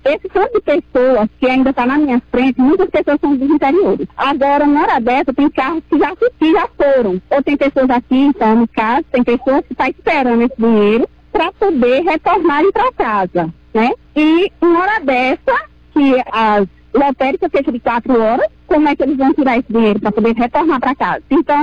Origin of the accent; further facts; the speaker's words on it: Campo Formoso, Bahia, Brazil; sou daqui mesmo, da localidade de Campo Formoso